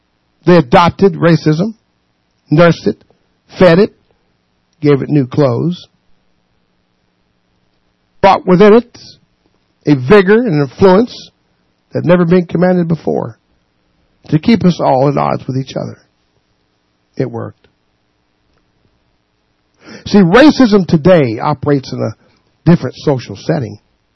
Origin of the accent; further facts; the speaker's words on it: West Jefferson, North Carolina, United States; it has the real original name of a mountain in in West Jefferson, North Carolina, as my hometown. West Jefferson, North Carolina.